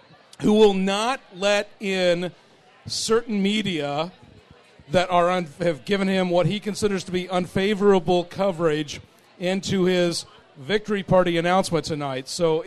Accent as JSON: {"language": "English", "region": "Illinois", "country": "United States", "said": "I'm from Illinois originally, where we have real gerrymandering in Cook County."}